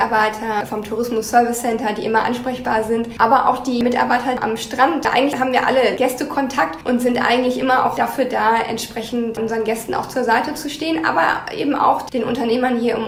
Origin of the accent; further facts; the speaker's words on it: Lower Saxony, Germany; Also ich komme eigentlich aus Niedersachsen und würde mich von daher schon auch als Norddeutsche sehen und habe mich sozusagen jetzt noch weiter in den Norden vorgearbeitet.